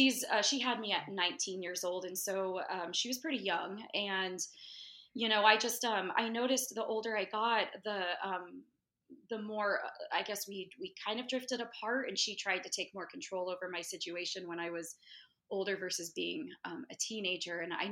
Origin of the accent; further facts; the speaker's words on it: Washington, United States; also born or lived in California; I was from California and then my parents moved to Washington State. And so it's pretty much where I was raised. And when we moved to Washington, I was about 12 years old